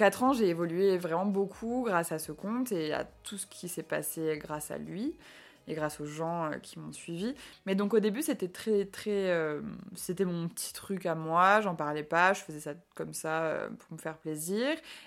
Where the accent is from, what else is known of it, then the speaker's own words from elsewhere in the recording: Aix-en-Provence, Provence-Alpes-Côte d'Azur, France; now in Avignon, France; j'habite à Avignon du coup depuis un an et demi. Je viens d'Aix à la base, Aix-en-Provence, et maintenant j'habite ici